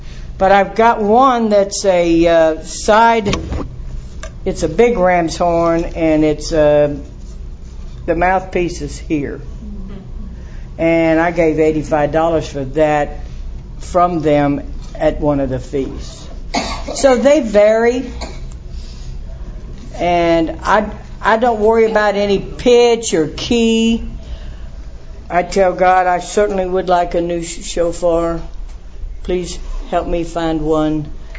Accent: Texas, United States; You know, besides, I'm from Texas. Bigger, better, you know.

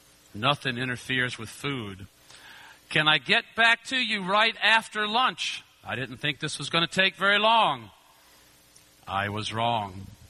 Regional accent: Richmond, Virginia, United States; from Richmond, Virginia.

